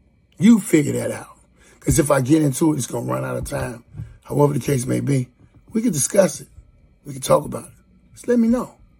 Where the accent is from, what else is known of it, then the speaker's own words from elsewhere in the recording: Chicago, Illinois, United States; Like, you know, from Chicago, from the South Side. Born and raised in Inglewood. My mama moved to the East Side.